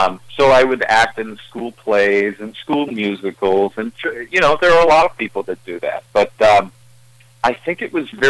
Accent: LaRue, Ohio, United States; Well, I grew up in LaRue, Ohio, a very small town, as you guys know. I think the population right now is around 400 people.

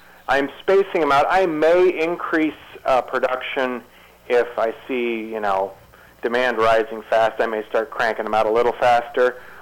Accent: Ohio, United States; but I was raised in Southeast Ohio and went

